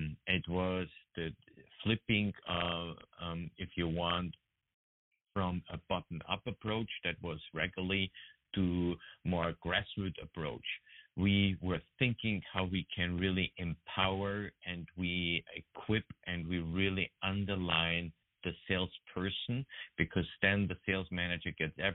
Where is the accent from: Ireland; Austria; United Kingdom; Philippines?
Austria; Vienna; English is a second language; now in United States; maybe to my broken English, I'm originally from Austria, Vienna, and moved 7.5 years ago